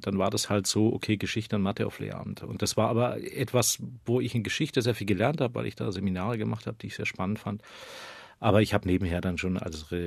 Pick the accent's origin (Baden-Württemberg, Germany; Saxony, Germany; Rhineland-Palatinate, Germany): Baden-Württemberg, Germany; Aber für mich war das als Schwabe großartig.